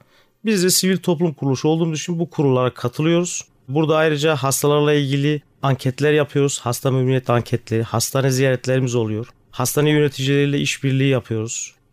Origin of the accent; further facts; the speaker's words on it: Mardin, Turkey; born there; 1974 Mardin doğumluyum.